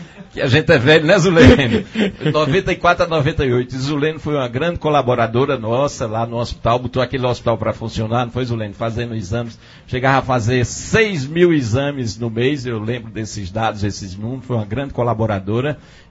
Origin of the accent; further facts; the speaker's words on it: Carnaíba, Pernambuco, Brazil; eu, minha terra Carnaíba, ela, eu carrego ela dentro do peito.